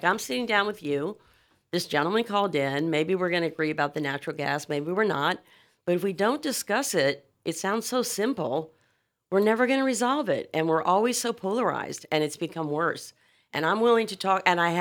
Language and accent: English; New Orleans, Louisiana, United States; And I come from New Orleans, and I kind of hate to throw my hometown under the bus, but they don't have an aquifer